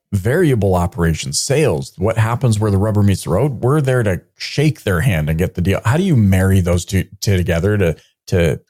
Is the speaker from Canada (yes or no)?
yes; Canada; obviously my affinity for anyone who hails from my home country. So Got to shout out Canada and just say it's always a delight to connect with y'all.